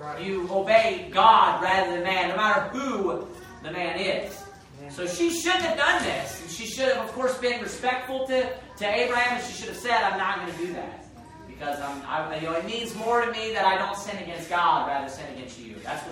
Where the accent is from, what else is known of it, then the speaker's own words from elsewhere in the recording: Kentucky, United States; I'm from Kentucky, so now that I get to preach behind the pulpit, I can say that all the time.